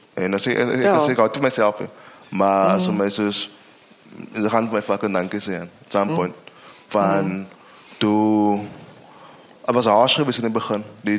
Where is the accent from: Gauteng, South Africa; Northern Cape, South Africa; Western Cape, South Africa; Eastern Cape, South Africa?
Western Cape, South Africa; accent: Kaaps; first language Kaaps; dit is my moedertaal, my kaps, ek is lief vir my kaps